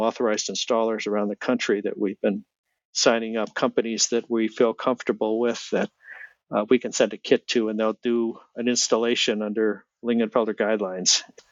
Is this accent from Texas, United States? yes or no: no; Pennsylvania, United States; And we're all from Pennsylvania, Altoona area and Johnstown area and so on and so forth.